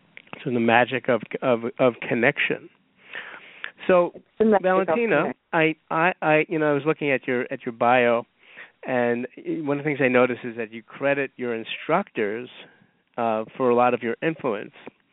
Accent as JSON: {"language": "English", "region": "New York", "country": "United States", "said": "this is just my observation as a New Yorker"}